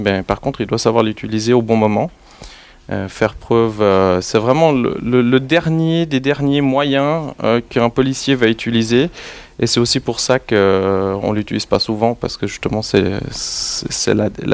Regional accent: Morges, Vaud, Switzerland; now in Fribourg, Switzerland; j'ai grandi à Morges, alors c'est un petit clin d'œil à ma jeunesse.

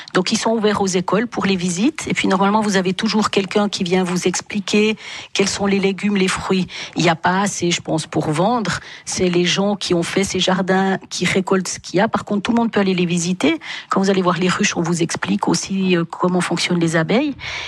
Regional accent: Fribourg, Switzerland; Alors moi, j'ai grandi en Suisse. Je suis moitié suisse et moitié panamienne, du Panama, de l'Amérique latine.

